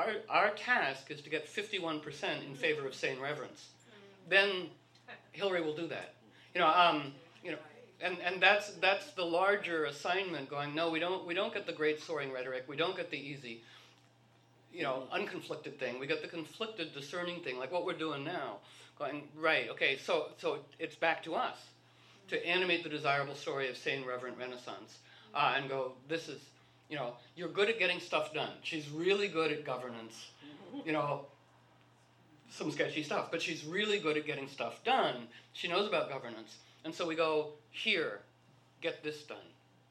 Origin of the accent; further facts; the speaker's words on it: Washington, District of Columbia, United States; even as a little girl with no support for this whatsoever growing up in Washington, D.C.